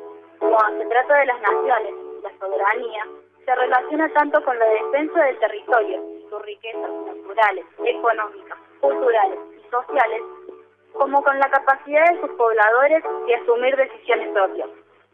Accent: Argentina; Como argentinos debemos respaldar y reivindicar el reclamo pacífico por la soberanía argentina de las Islas Malvinas.

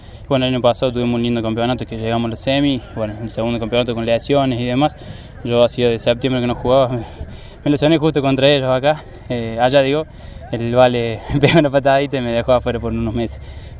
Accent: Hernando, Córdoba, Argentina; yo vengo de Hernando, tengo 22 años

